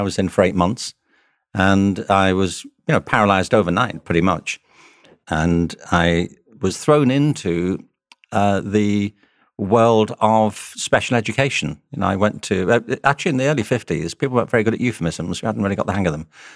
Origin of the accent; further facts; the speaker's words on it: Liverpool, North West England, United Kingdom; Well, I'm from Liverpool. I was born there in 1950. I'm one of seven children. We grew up with no money.